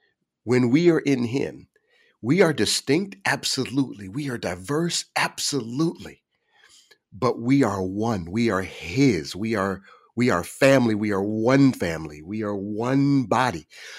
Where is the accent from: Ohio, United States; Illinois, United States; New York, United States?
Ohio, United States; Cincinnati; I'm a kid from Cincinnati. We were close by states.